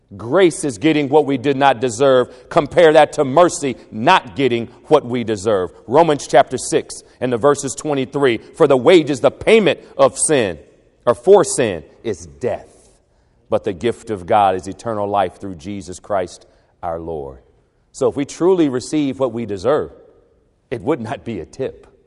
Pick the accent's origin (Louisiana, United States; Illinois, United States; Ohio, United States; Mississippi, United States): Ohio, United States; Toledo; when I grew up in Toledo, I worked at a restaurant.